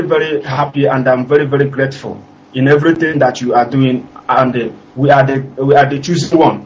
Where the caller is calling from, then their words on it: Dakar, Senegal; I'm calling from Dakar, Senegal.